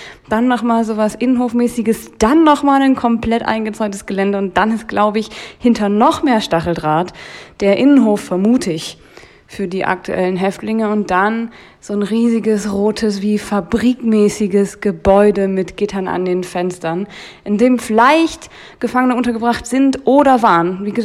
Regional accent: Halle, Saxony-Anhalt, Germany; Ich bin nämlich in Halle aufgewachsen

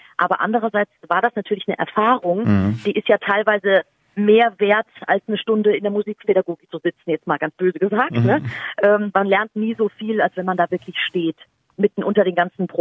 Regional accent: Munich, Bavaria, Germany; Also ich bin ja in München aufgewachsen

